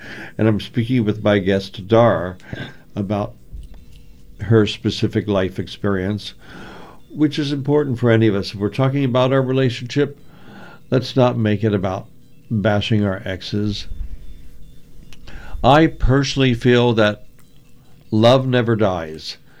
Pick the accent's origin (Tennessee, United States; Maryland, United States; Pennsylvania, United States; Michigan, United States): Pennsylvania, United States; I don't know what my home state motto is, Pennsylvania.